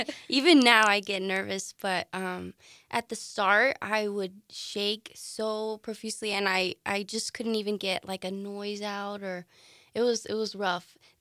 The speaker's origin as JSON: {"language": "English", "town": "Yuma", "region": "Arizona", "country": "United States", "tie": "born or raised there", "said": "I am. I'm born and raised in Yuma."}